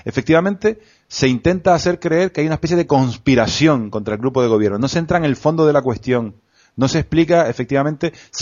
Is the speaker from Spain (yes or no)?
yes; Canary Islands, Spain; lo reconozco, me confieso culpable, soy gran canario